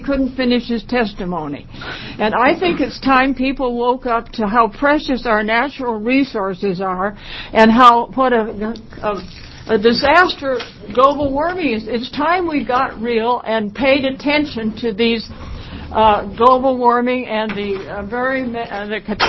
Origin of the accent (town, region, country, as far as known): Oregon, United States